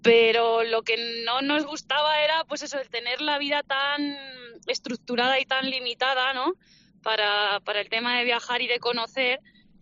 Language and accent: Spanish; Villena, Valencian Community, Spain; Y yo soy de un pueblo de Alicante que se llama Villena.